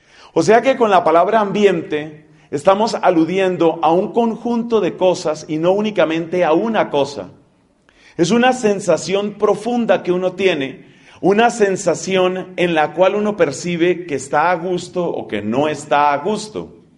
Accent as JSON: {"language": "Spanish", "country": "Colombia", "said": "En mi país, en Colombia, se utiliza una expresión"}